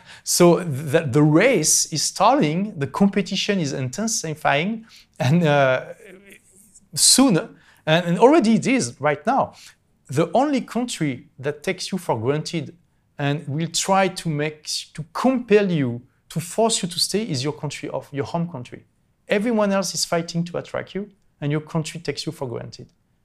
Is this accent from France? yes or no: yes; France; now in London, United Kingdom; I left my home country, France, in 2015. So I live in London and then here.